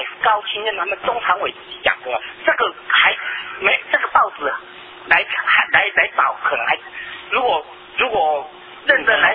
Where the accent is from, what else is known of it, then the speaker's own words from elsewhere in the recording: Taiwan; 不是我们台湾人民讲的啦